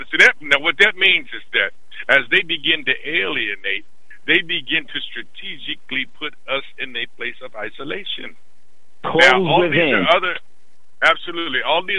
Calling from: Virginia, United States; man. I'm calling from Virginia.

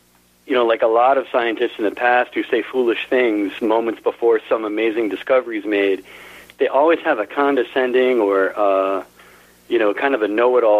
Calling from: Stratford, Connecticut, United States; from Stratford, Connecticut.

